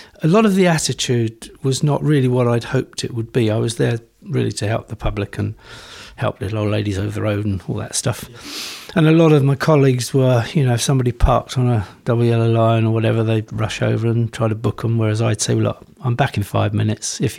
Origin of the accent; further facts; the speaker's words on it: Aldershot, South East England, United Kingdom; born there; I was born in Aldershot in Hampshire. Went to grammar school